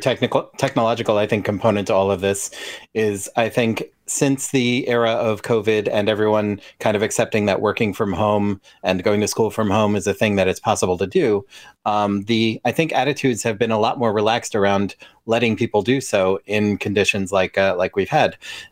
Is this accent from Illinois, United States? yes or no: no; Long Island, New York, United States; Yeah, you know, I grew up on Long Island about 100 years ago, and actually in the 80s and 90s